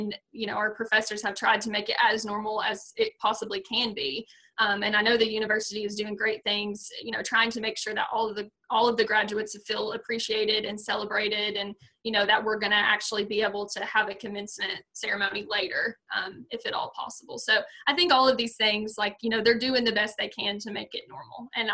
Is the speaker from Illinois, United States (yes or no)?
no; Rockwood, Tennessee, United States; Yeah, so I grew up in Rockwood, Tennessee. I've lived here all my life. So it's about an hour and 15 minutes away from Cookeville.